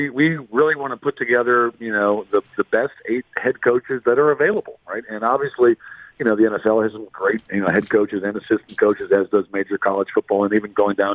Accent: Cleveland, Ohio, United States; He's 58. I'm 58. I grew up in Cleveland.

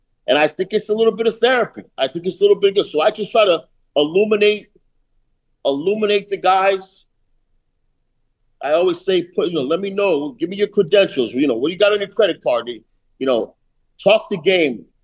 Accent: Connecticut, United States; You know, I'm from, you know, the tri-state area. I went to school in Pauling, New York. I'm from Connecticut. I went to school, college in Jersey.

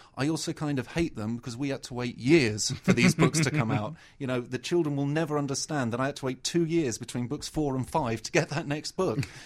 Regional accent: United Kingdom; we're British and we like to claim ownership.

